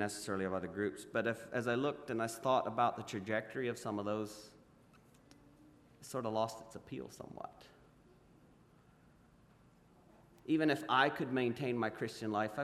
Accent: Paraguay; growing up in South America, Paraguay, we had these little bus stops.

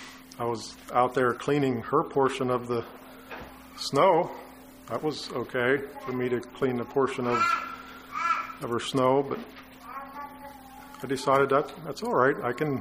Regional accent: Pennsylvania, United States; moved away as an adult; also born or lived in Missouri; now in Alberta, Canada; I grew up in Pennsylvania, lived some in Missouri, lived for over 20 years now in Alberta.

